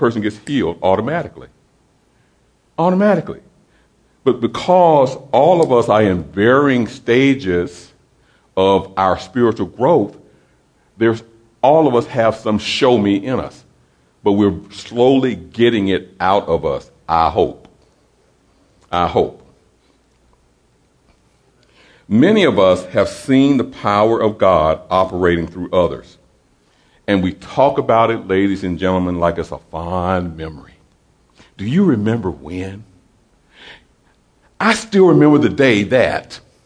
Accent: Tennessee, United States; I'm from Tennessee, okay? And Tennessee is known as the Volunteer State.

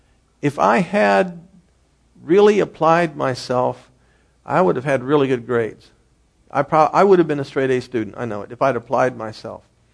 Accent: Kettering, Ohio, United States; You know, I grew up in Kettering, and we had what was called the Holiday at Home Festival.

